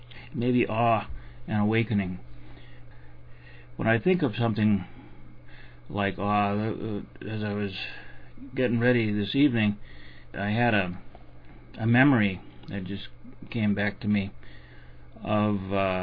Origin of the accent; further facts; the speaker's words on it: Duluth, Minnesota, United States; I grew up with this. I grew up in Duluth, Minnesota, where we often could see the Northern Lights